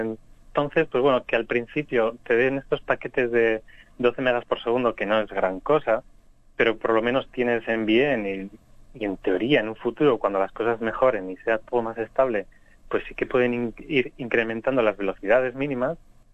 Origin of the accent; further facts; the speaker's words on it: Spain; now in Peru; yo en 2011 tenía contratado en España, que es de donde vengo